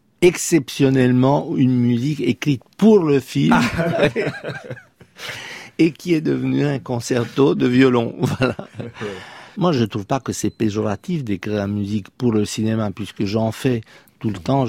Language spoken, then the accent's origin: French; Romania; French is a second language; Quand j'étais petit en Roumanie, il y avait un orchestre